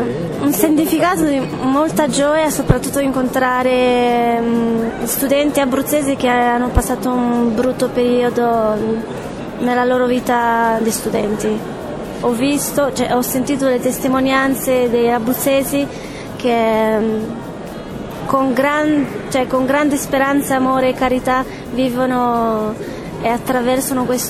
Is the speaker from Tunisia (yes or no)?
no; Romania; Italian is a second language; now in Rome, Italy; vengo dalla Romania e studio all'Università LUMSA Scienze della Formazione.